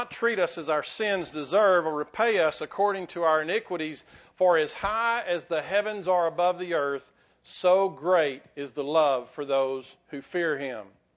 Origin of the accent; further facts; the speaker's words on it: Winters, Texas, United States; born there; I was born in Winters, Texas, and they said, yeah, the Winters lizards or something like this. And it's the Winters blizzards. But I was born in Winters. We moved here in about 67, And so I've been here most of my life.